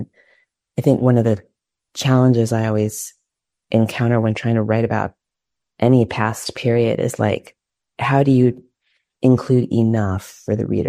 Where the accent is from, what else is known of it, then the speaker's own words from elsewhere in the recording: United States; because I am an American and I reside in the US